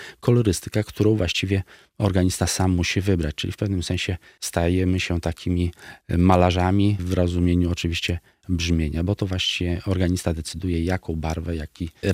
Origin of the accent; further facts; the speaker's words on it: Bielsk Podlaski, Podlaskie Voivodeship, Poland; zdałem do szkoły muzycznej w Białymstoku, bo pochodzę z Bielska Podlaskiego